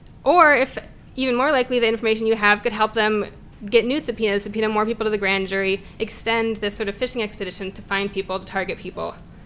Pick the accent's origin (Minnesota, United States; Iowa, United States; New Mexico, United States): Minnesota, United States; Minneapolis; I'm from Minneapolis. I've been involved in anarchist organizing in the Twin Cities for a number of years.